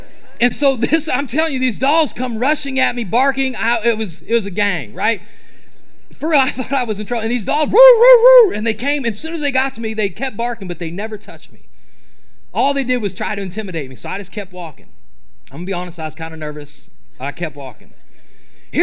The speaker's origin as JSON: {"language": "English", "region": "Ohio", "country": "United States", "said": "I'm from Ohio. I am a Buckeye fan. Go Buckeyes."}